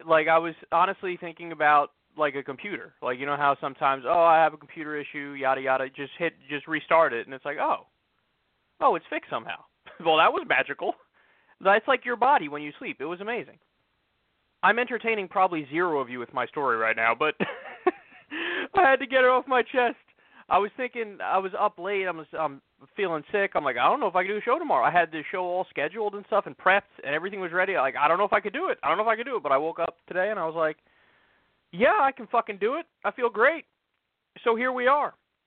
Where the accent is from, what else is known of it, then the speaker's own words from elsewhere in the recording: New York, United States; I mean, for fuck's sake, I'm from New York.